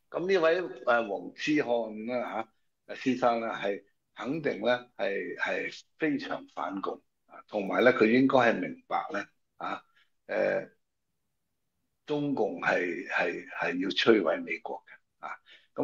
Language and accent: Cantonese; Hong Kong; 我希望阿黄生会亦都为我哋香港人做出一份力量，因为香港系应该要重新被光复嘅。